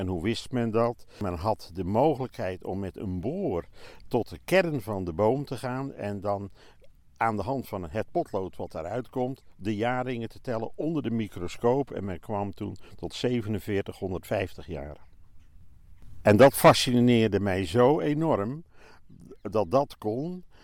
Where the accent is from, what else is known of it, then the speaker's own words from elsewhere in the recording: Boskoop, South Holland, Netherlands; geboren in Boskoop, 7 februari 1944. En ik ben zoon, enige zoon, die dus bij zijn vader in de boomkwekerij exportbedrijf, zou gaan werken.